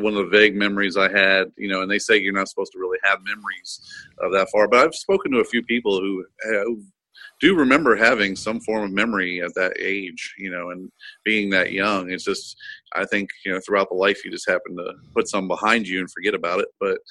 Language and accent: English; Trenton, New Jersey, United States; I grew up in Trenton, New Jersey. You know, it wasn't a very nice area